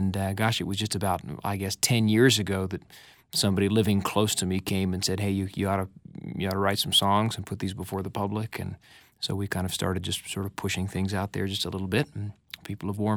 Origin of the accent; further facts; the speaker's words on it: Alpine, Utah, United States; Well, I'm just from right here in Utah Valley. I grew up in Alpine, the son of a folk singer